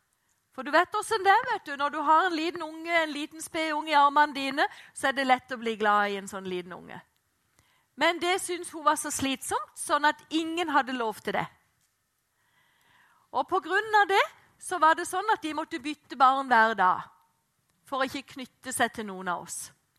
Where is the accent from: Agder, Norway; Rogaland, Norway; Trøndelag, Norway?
Agder, Norway; Flekkerøya; also born or lived in Oslo; og jeg har vokst opp ute på Flekkerøya. Og der kom jeg når jeg var 2,5 år gammel. Da kom jeg ifra Oslo og hadde vært på barnehjem i 2,5 år.